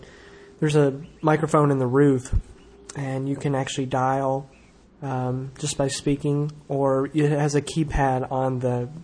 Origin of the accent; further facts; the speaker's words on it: Nashville, Tennessee, United States; Nashville, Tennessee.